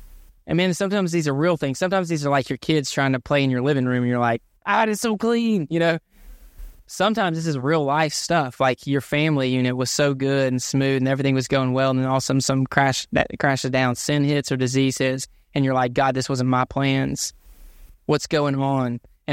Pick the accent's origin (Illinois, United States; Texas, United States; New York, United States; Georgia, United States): Georgia, United States; Gainesville; When I think about this, I think about Gainesville, Georgia, my hometown.